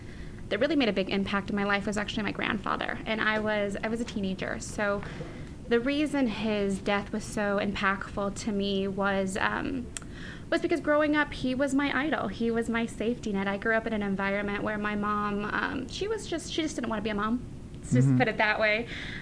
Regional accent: Santa Paula, California, United States; I grew up in Santa Paula. I work in LA now primarily.

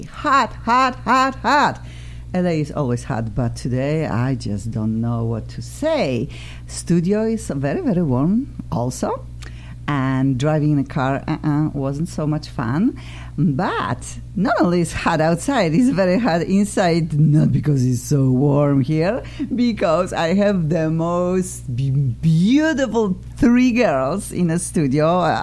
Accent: Poland; English is a second language; I'm also from Poland.

